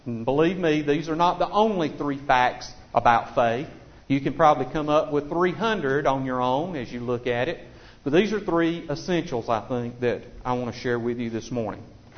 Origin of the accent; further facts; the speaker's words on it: United States; I unashamedly, as an American, I'm proud of our nation and our heritage and where we came from